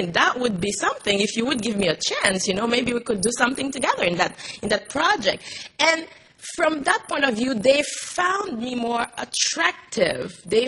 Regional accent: Haiti; first language Haitian Creole; English is a second language; When I grew up in Haiti, I was born and raised in Haiti. And in Haiti, we speak Creole.

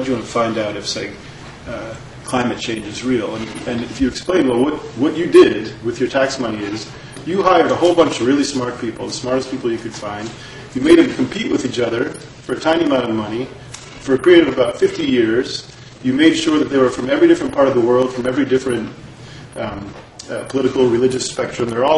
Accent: United States; but I'm an American, so I can say.

